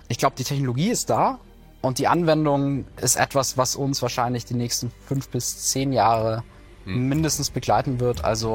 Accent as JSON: {"language": "German", "town": "Innsbruck", "region": "Tyrol", "country": "Austria", "tie": "born or raised there", "said": "Ja, ich bin aufgewachsen in Innsbruck, Österreich, also gar nicht so weit weg"}